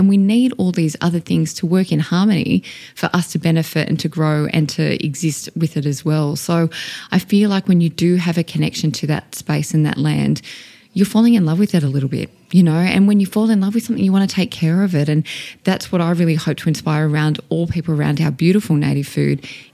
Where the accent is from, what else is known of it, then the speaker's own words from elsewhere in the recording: Australia; But what we fail to recognise as Australian is to do that in our very own backyards. And coming from the oldest civilization, the oldest surviving civilization on Earth, of course that makes us the oldest cooks.